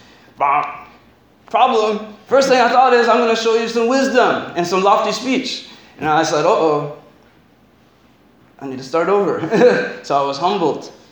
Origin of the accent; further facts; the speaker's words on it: United States; I'm from America.